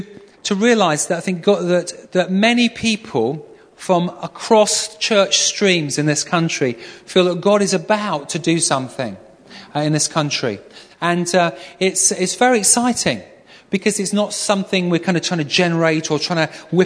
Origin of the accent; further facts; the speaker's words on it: Yorkshire and the Humber, United Kingdom; I'm from Yorkshire, so I felt kind of on home ground, as it were.